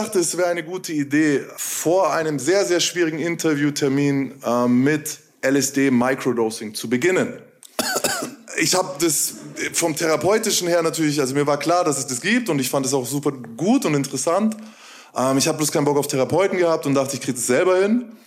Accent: Nuremberg, Bavaria, Germany; Ich bin im Schatten des Turms aufgewachsen, so. Und all das ist Nürnberg für mich.

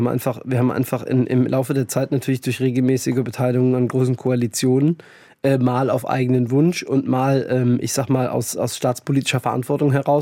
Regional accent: Darmstadt, Hesse, Germany; bei uns zu Hause in Darmstadt und im Landkreis Darmstadt-Dieburg

